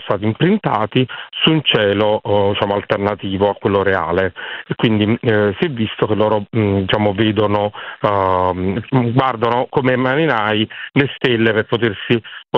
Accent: Naples, Campania, Italy; se devo passeggiare per la periferia di Napoli, perché sono napoletano

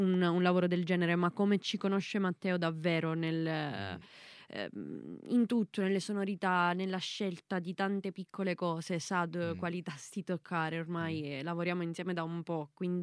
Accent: Agrigento, Sicily, Italy; Veniamo da Agrigento, che è una città molto piccola

